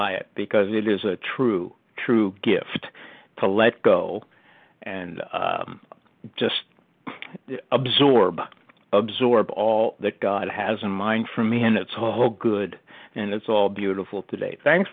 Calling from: North Carolina, United States; Good morning, Kelly. … calling from North Carolina. Glad to be here.

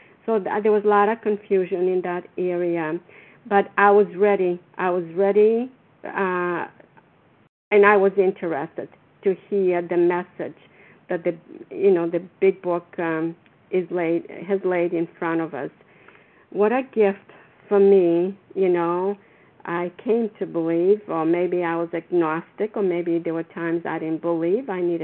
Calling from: Florida, United States; I'm calling from Florida right now.

